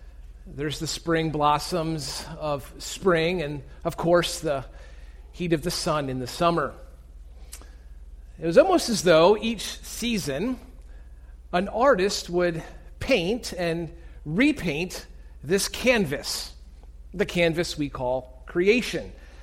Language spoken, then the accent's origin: English; Pennsylvania, United States; Growing up in Pennsylvania has left me with many fond memories, and among them would probably be the place in which I grew up.